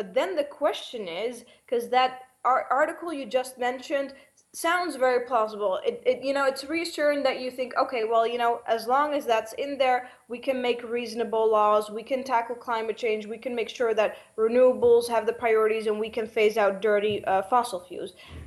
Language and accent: English; Netherlands; I'm from the Netherlands. I'm from Europe, so I know the TTIP case the best